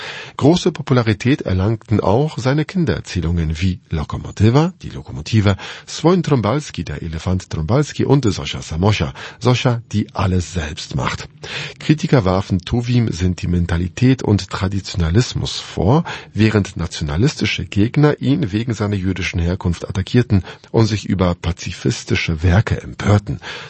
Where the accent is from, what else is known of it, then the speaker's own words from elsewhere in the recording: Poland; Bei uns in Polen sind noch viele in Weihnachtsstimmung. Viele haben sich ein verlängertes Weihnachtsfest gegönnt und kehren erst nach dem 6. Januar zurück. Denn der 6. Januar ist bei uns ein Feiertag, der Tag der Heiligen Drei Könige.